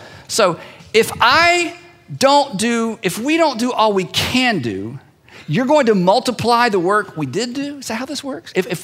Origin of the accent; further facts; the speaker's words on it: United States; and I'm an American, and by golly, I was born in the USA